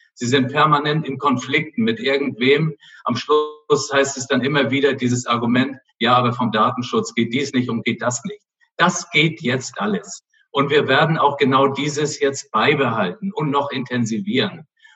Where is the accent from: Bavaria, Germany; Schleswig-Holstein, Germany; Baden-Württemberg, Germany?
Schleswig-Holstein, Germany; Flensburg; meine Mutter war Dänin und deswegen habe ich auch nach Skandinavien so ein bisschen Beziehung und bin da ja auch mehr oder weniger an der Grenze aufgewachsen in Flensburg